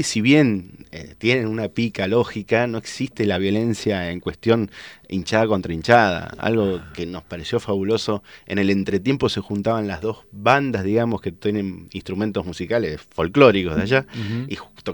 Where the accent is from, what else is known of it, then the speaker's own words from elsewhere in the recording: Buenos Aires, Argentina; y yo, como buen porteño, dije, roban mucho acá.